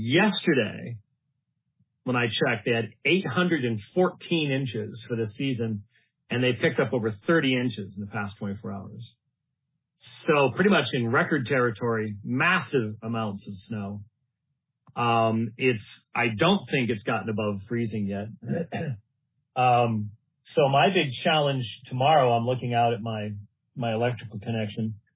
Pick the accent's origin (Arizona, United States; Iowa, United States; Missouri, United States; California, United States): Arizona, United States; Phoenix; And I'm from Phoenix.